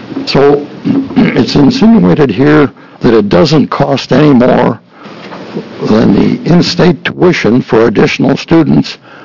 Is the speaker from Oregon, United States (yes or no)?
yes; Tigard, Oregon, United States; from Tigard.